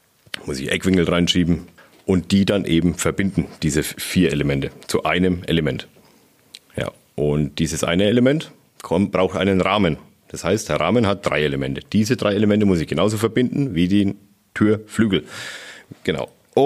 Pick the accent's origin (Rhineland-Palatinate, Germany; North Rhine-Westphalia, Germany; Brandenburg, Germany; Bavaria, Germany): Bavaria, Germany; Humbrechtshausen; Humbrechtshausen.